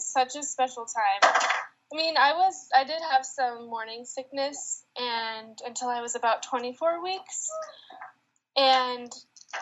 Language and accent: English; San Diego, California, United States; now in San Francisco, United States; And like Jessica said, I grew up in San Diego. And I currently live in San Francisco with my husband and our baby.